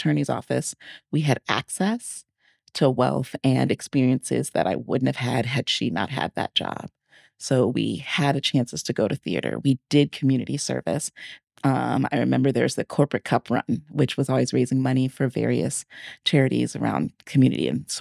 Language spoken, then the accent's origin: English; San Antonio, Texas, United States; now in Omaha, United States; growing up in San Antonio, the neighborhood, the little circle that we were in on near the base, there's just so much like Latinos there.